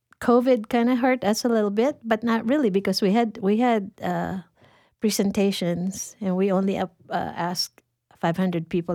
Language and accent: English; Philippines; now in United States; I'm from the Philippines, and it costs a lot of money to go home.